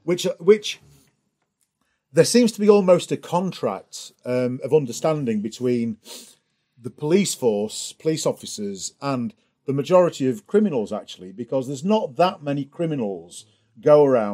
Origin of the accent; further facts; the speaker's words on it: United Kingdom; well, of course, I'm British. In Britain, we don't tend to have guns.